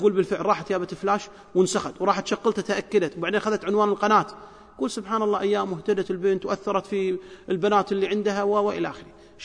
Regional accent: Kuwait; عندنا في الكويت

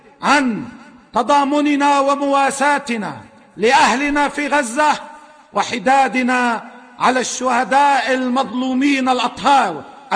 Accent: Lebanon; وكما فعلوا عندنا في لبنان

